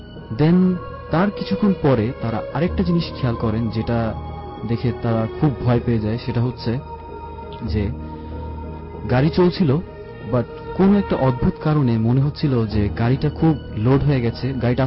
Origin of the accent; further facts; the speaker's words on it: Dhaka, Dhaka Division, Bangladesh; আমি এসেছি ধানমন্ডির জিগাতলা থেকে, আমি আমেরিকান ইন্টারন্যাশনাল ইউনিভার্সিটি এআইইউবিতে বিবিএ ডিপার্টমেন্টে পড়ছি।